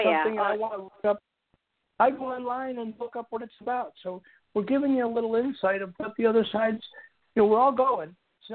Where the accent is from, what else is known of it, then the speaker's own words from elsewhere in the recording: Buffalo, New York, United States; We grew up in Buffalo together.